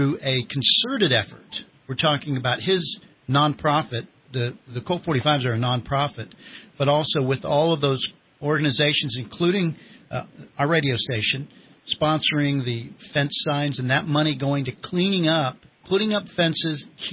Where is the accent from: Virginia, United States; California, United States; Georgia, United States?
Georgia, United States; Atlanta; I'm 50 something, and I grew up there in Atlanta. But my family was from Ohio, and so we, you know, was always a Reds fan.